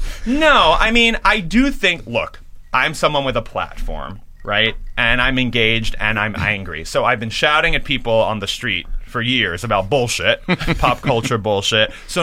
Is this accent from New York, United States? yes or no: yes; New York, United States; because I'm a New Yorker, hating Giuliani